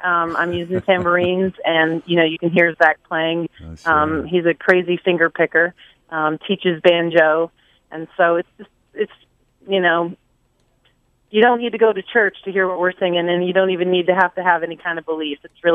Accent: Ohio, United States; also born or lived in Vermont; my background is I was born in Vermont to Vermont parents who decided they were going to move to Ohio to live on a bigger farm.

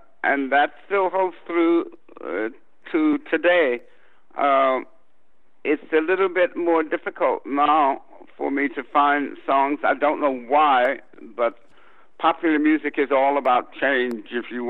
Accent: San Francisco, California, United States; also born or lived in Texas; Well, you know, I was raised in San Francisco. I was born in Texas. My dad took the family to San Francisco when I was about 4 or 5 years old.

